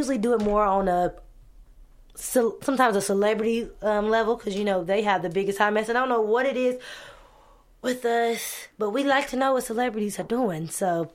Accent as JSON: {"language": "English", "town": "Louisville", "region": "Kentucky", "country": "United States", "said": "Okay, so I'm from Louisville, Kentucky."}